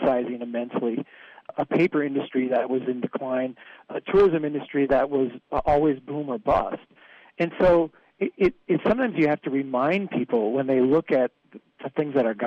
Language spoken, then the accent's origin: English; Baxter, Minnesota, United States; we grew up on a farm in Baxter. It was a farm that was homesteaded by my great-great-great-grandfather. And my cousins lived up the road, on a road actually called … because that was where all